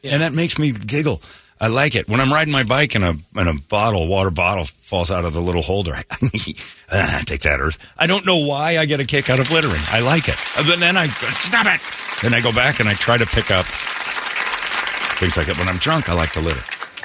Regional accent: Indiana, United States; growing up in Indiana.

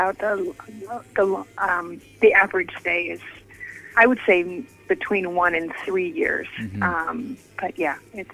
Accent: California, United States; we came from California. That's where I grew up, in the Bay Area of California near San Francisco, and I did not speak Spanish.

